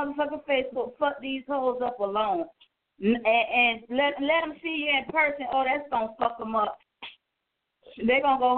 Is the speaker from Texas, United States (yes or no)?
no; Cocoa, Florida, United States; They know me. I'm from Cocoa, Florida. A bitch know me.